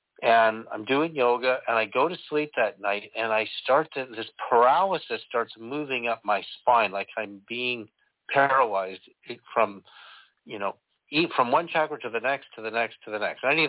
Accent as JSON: {"language": "English", "region": "California", "country": "United States", "tie": "born or raised there", "said": "Okay, so I was raised in California."}